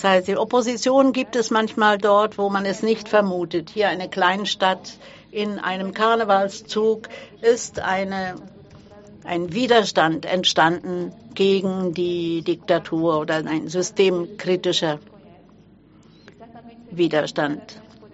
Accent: Brazil; born there; German is a second language; ich bin im Binnenland geboren

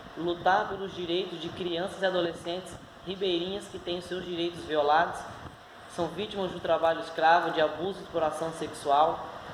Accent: Rondônia, Brazil; Eu tenho 7 anos, sou do estado de Rondônia

